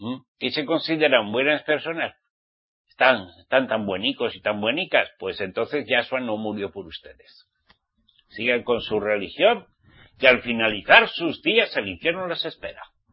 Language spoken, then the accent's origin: Spanish; Spain; Yo nací en España, soy español, ok, porque nací en España, ok. Pero ante los ojos de Yahweh soy israelita